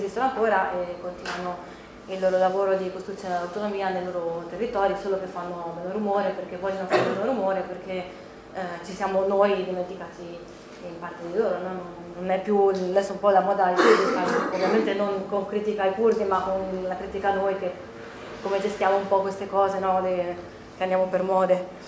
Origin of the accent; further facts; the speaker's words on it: La Spezia, Liguria, Italy; E io sono di La Spezia … sono di La Spezia e sono andata in Messico nel 2009